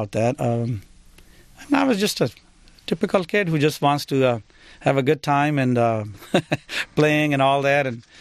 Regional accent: Pakistan; I grew up in a medium-sized town.

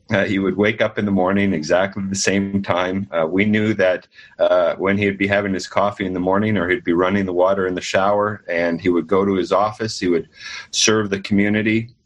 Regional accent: New Glasgow, Nova Scotia, Canada; I often bring up my hometown of New Glasgow. It's a true blue-collar, hardworking community, coal mining and fishing, lumber, steel, that kind of thing.

